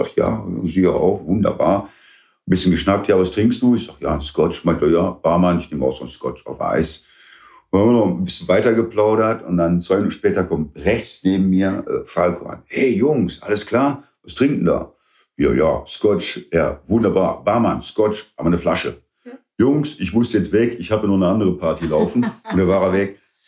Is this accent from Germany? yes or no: yes; Weeze, North Rhine-Westphalia, Germany; also born or lived in Derby, England; In an der holländischen Grenze habe ich in Deutschland gewohnt, in Weeze, in der von Keveler.